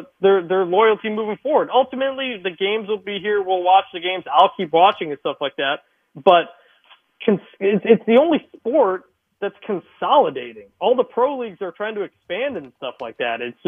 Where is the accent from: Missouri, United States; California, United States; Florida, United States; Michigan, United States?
Michigan, United States; but I'm from Michigan. I went to Michigan State